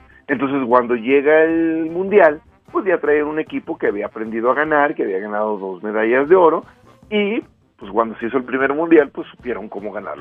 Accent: Mexico; si en algo no somos buenos los mexicanos, es para respetar procesos

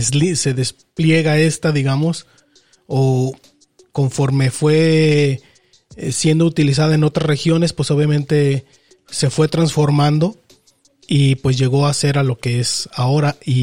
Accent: Mexico; para quienes obviamente somos mexicanos, van a decir, bueno, pues es una salsa, ¿no?

